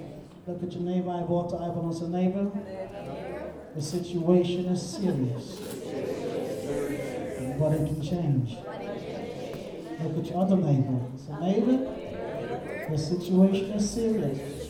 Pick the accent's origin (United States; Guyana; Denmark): Guyana; When I was growing up in Guyana, South America, my dad and I used to farm.